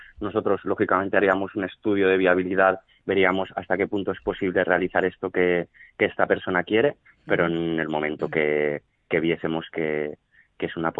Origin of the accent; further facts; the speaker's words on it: Olocau, Valencian Community, Spain; sobre todo en la zona de Olocau, que es mi pueblo, y conozco estas rutas súper bien.